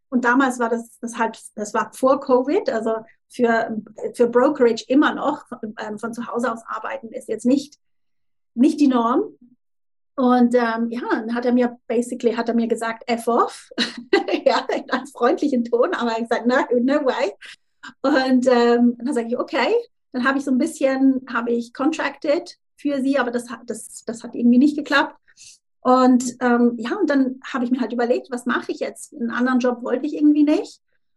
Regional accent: Switzerland; now in Tunbridge Wells, United Kingdom; ich bin Schweizerin und ich habe ja schon gesagt, Mutter von zwei Kindern, lebe mit meiner Familie in England, in Südengland, und zwar in Tunbridge Wells.

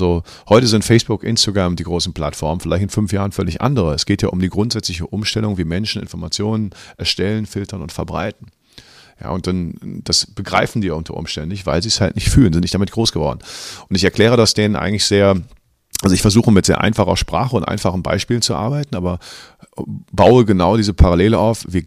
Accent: Cologne, North Rhine-Westphalia, Germany; als Kölner

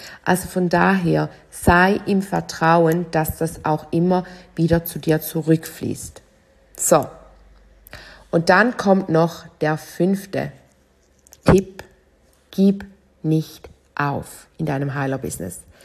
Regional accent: Switzerland; Das ist das Gleiche mit bei uns in der Schweiz, ist man ja ab 100.000 mehrwertsteuerpflichtig.

